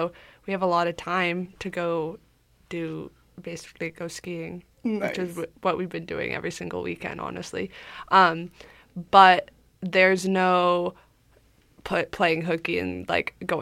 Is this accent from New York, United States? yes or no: no; Boulder, Colorado, United States; moved away as an adult; now in Vancouver, Canada; I'm originally from Boulder, Colorado, but I moved to Vancouver to go to school here, as many of us did.